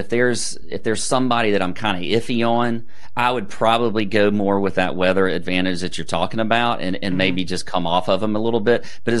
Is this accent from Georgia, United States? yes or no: yes; Augusta, Georgia, United States; I'm from Augusta, so I love the Masters